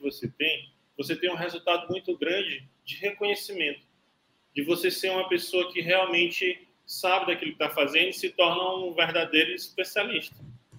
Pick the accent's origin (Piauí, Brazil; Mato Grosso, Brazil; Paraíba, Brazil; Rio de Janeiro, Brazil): Piauí, Brazil; Teresina; É Teresina, no estado do Piauí. Aqui a gente está no Nordeste.